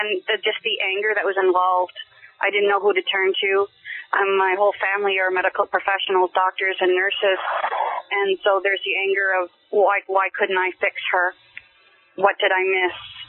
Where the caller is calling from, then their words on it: Angus, Ontario, Canada; I'm calling from Angus, Ontario.